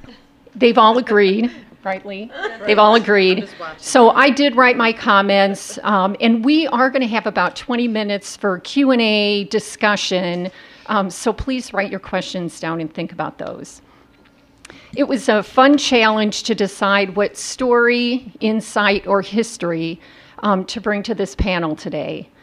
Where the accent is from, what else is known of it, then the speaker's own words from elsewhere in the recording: Midwest, United States; also born or lived in Springfield, Illinois; now in St. Cloud, United States; For context, I am from the Midwest. A lot of people say, were you from St. Cloud? And the answer is no. I moved here from Springfield, Illinois, at the ripe age of 31.